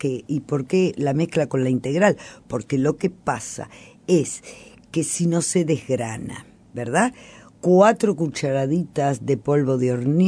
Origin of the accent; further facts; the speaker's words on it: Montevideo, Uruguay; pero el barrio de mi infancia, que era el barrio de mi abuela, era el barrio La Mondiola